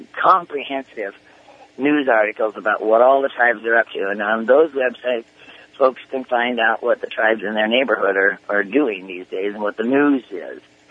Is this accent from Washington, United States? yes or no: yes; Spokane, Washington, United States; I grew up in Spokane, Washington, on the South Hill of Spokane